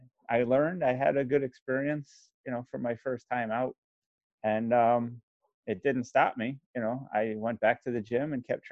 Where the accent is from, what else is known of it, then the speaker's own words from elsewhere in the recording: Long Island, New York, United States; he was from Jersey, I was from Long Island.